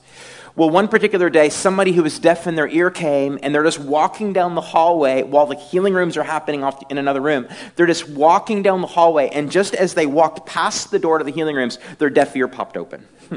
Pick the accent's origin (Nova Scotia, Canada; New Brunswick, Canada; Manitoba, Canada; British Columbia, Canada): New Brunswick, Canada; also born or lived in Redding, California; now in Texas, United States; From New Brunswick, Canada, on the East Coast, moved to Redding, California in 2008, spent six, almost 7 years there